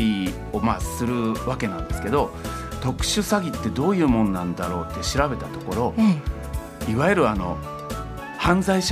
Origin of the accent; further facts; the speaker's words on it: Osaka, Japan; 私は大阪出身で、大阪で、ずっと演劇をやっておりまして、